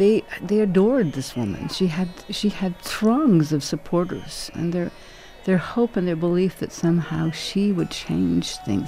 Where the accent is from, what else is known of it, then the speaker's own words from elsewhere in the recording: Canada; for me as a Canadian woman.